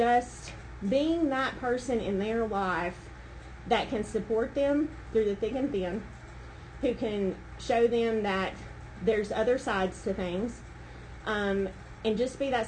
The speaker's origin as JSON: {"language": "English", "town": "Candler", "region": "North Carolina", "country": "United States", "tie": "born or raised there", "said": "I was born and raised in Inca Candler. I'm a graduate of Inca High School. I then went to Western Carolina University"}